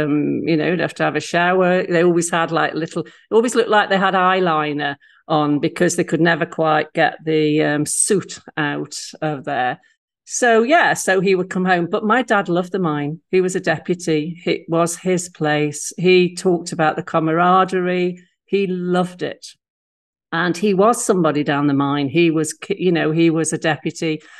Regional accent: Stoke-on-Trent, West Midlands, United Kingdom; He went to Stoke in the 50s. I'm from Stoke, and we were on a mining estate.

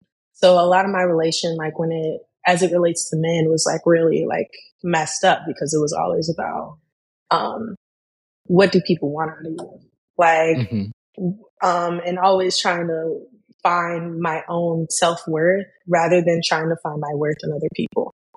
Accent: Columbus, United States; also born or lived in Memphis, Tennessee; I was born in Memphis with love and affection, but my parents split up prior to me being born. So my mom ended up being a single mom inside of Memphis until like I was about 4. I ended up moving to Columbus

